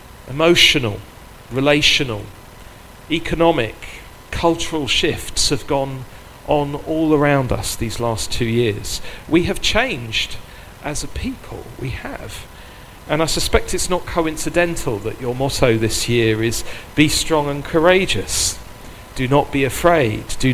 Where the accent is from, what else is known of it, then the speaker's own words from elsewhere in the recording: Sutton, London, United Kingdom; So I'm very much a local person. I grew up in Sutton, so it's an area that I know well